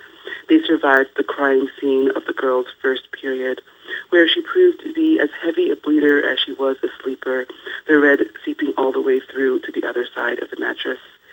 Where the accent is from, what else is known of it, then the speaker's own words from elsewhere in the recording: Nigeria; also born or lived in United States; when people ask me where I'm from, I'm both from Nigeria and from America. I'm both Nigerian and American. You know, I joke, say I think Nigerian-ish, American-ish, and that's who I am.